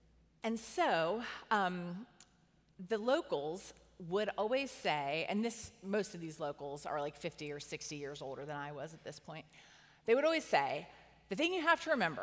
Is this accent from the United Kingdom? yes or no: no; Miami, Florida, United States; So I grew up in Miami, Florida in the 80s. So that was the time of Miami Vice, just to give you like a mood.